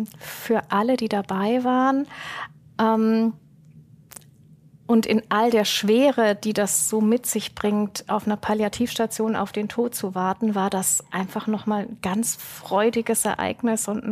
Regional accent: Villingen, Baden-Württemberg, Germany; Ja, also wir kommen aus Villingen und in Villingen ist die Fasnet die fünfte Jahreszeit.

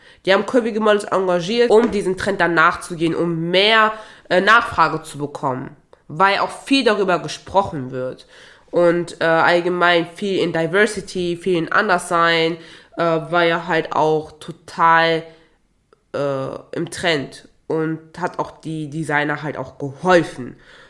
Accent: Togo; ich komme ja auch ursprünglich aus Togo

